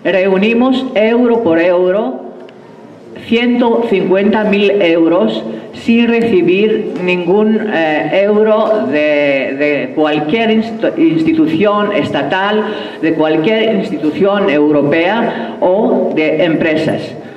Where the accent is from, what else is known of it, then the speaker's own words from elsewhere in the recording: Greece; Somos un pequeño colectivo, el colectivo Calendario Zapatista, y somos de Grecia.